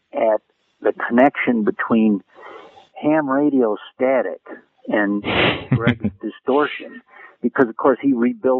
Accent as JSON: {"language": "English", "town": "Chicago", "region": "Illinois", "country": "United States", "tie": "born or raised there", "said": "I grew up in Chicago, and I knew how retarded it was musically"}